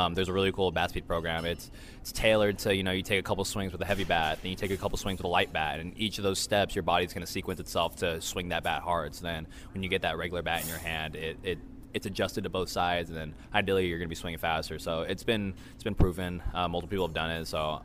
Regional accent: California, United States; Obviously, I grew up in the Bay Area.

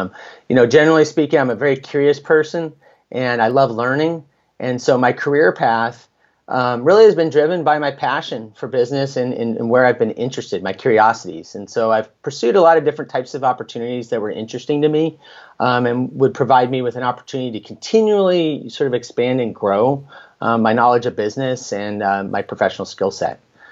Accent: California, United States; I grew up in Northern California. I was the middle of three kids

